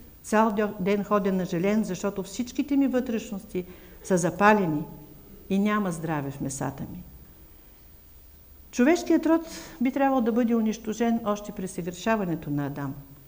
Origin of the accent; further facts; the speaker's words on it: Silistra, Silistra Province, Bulgaria; moved away as an adult; now in Varna, Bulgaria; Аз съм силистренка. И винаги идвам с голямо вълнение тук, защото най-хубавите ми детските години, до 18 години, са минали в този град.